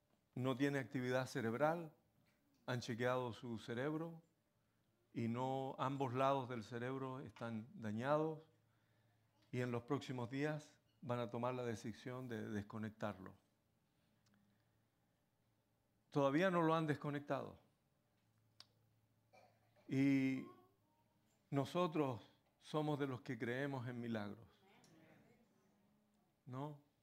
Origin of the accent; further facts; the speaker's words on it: Santiago, Santiago Metropolitan Region, Chile; now in United States; mi niñez y mi infancia transcurrieron en Santiago de Chile, viviendo casi enfrente de una gran iglesia católica, el Sagrado Corazón de María, o San Judas Tadeo, como le llamaban otros.